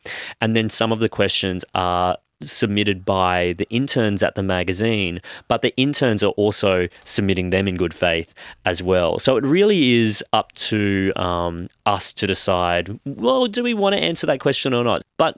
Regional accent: Queensland, Australia; So I grew up in Queensland

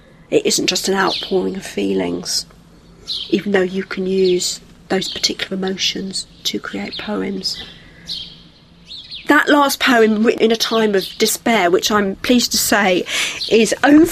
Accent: Bristol, South West England, United Kingdom; it's about my hometown, Bristol.

